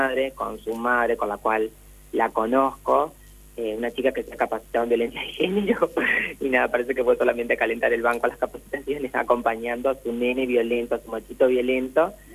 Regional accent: Nogoyá, Entre Ríos, Argentina; Soy de Nogoyá. Sí. Vivo acá, actualmente trabajo acá.

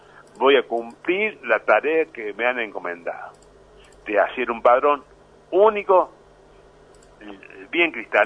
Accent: San Luis, Argentina; yo soy puntano, soy de San Luis, quiero a San Luis

